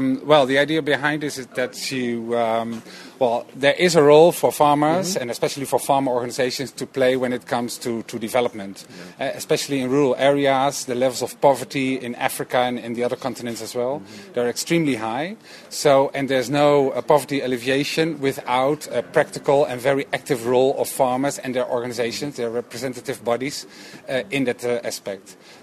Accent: Netherlands; English is a second language; Well, I'm from the Netherlands.

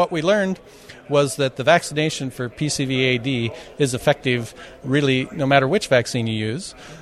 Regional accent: St. Peter, Minnesota, United States; I'm from St. Peter, Minnesota with the Swine Vet Center.

